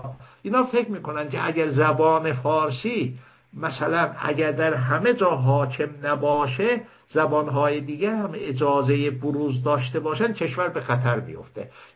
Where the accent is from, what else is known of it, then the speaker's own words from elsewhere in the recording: Iran; first language Azerbaijani; Persian is a second language; مثلا من چون خودم مثلا آذری هستم، ترک، ما زبان مادریم و فلان اینا